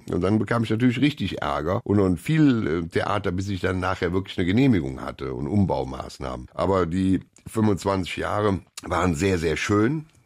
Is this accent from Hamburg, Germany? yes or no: no; North Rhine-Westphalia, Germany; Ich war immer schon ein Kind vom Land. Ich bin ja nicht in Köln groß geworden, sondern am Rande von Köln in einem kleinen Dorf.